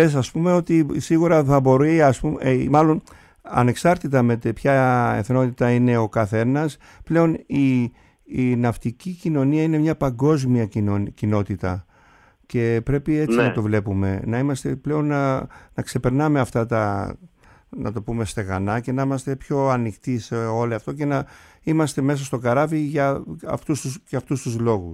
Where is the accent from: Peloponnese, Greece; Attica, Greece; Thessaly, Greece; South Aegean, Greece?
South Aegean, Greece; Kasos; Είχε έρθει και στην Κάσο αυτό το νησί μου